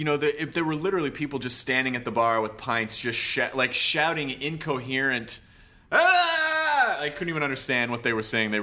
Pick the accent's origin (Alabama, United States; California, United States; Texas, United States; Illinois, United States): California, United States; Los Angeles; And then, so I'm American and I'm from L.A.